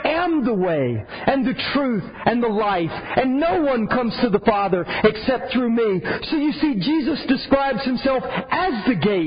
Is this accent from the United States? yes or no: yes; the South, United States; I was a religious kid growing up in the South, in a home with Christian parents, going to church every time the doors opened.